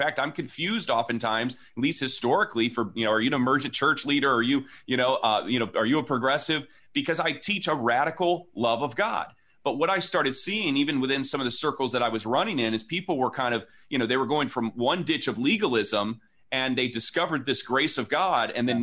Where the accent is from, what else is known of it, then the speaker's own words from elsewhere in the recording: South Bend, Indiana, United States; also born or lived in Ohio; Yeah, so I'm actually in South Bend, from South Bend, Indiana. Spent a couple of years in Ohio.